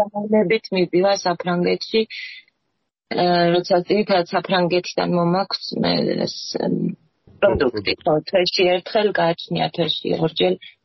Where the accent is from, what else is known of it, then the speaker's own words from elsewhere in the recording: Surami, Shida Kartli, Georgia; moved away; ოდესღაც უკან წავალ, ალბათ ისე სურამში, იმიტომ რომ სადაც ჯერ სადაც დავიბარ და მე კიდე განსაკუთრებით მიყვარს.